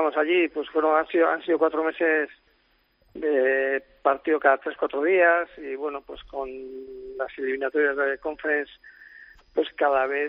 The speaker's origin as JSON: {"language": "Spanish", "town": "Zaldibar", "region": "Basque Country", "country": "Spain", "tie": "born or raised there", "said": "No, estoy en mi pueblo de Zaldívar"}